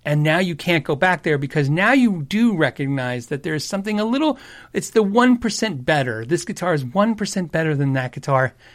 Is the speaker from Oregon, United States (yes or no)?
no; Tucson, Arizona, United States; I grew up in Tucson, Arizona, and if you're familiar with Tucson, Arizona, all you have to know is it's an Air Force town, right?